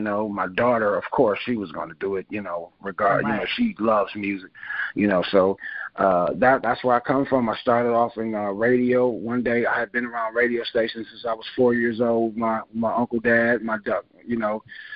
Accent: Cleveland, Ohio, United States; I'm from Cleveland, Ohio.

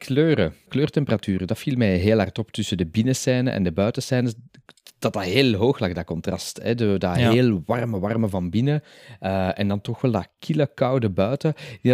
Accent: Flanders, Belgium; wij als Vlamingen hebben daar niet genoeg

